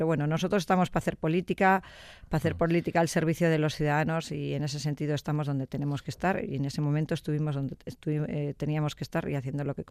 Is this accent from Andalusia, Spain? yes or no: no; Basque Country, Spain; mucha pena como vasca